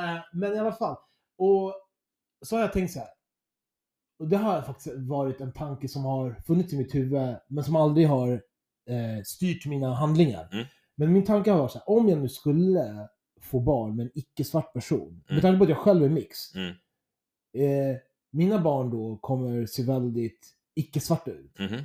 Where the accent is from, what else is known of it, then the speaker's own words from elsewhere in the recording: Sweden; När jag växte upp i Sverige på 1800-talet.